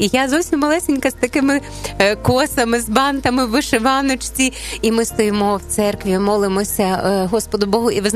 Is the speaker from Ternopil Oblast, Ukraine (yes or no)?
yes; Zalishchyky, Ternopil Oblast, Ukraine; born there; Тому що я народилася на заході України. Це Заліщики, Тернопільська область. І це такий особливий край.